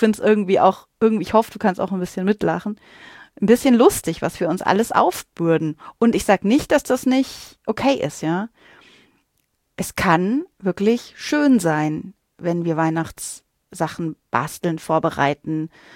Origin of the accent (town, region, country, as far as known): Bavaria, Germany